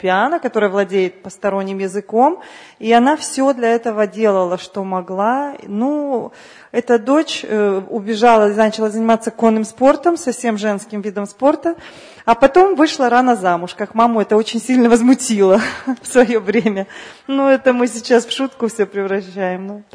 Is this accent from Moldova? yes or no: yes; Chișinău, Moldova; я родом с Молдавии. Родилась, выросла, вышла замуж, родила детей в одном городе, Кишиневе, столица Молдавской республики бывшей.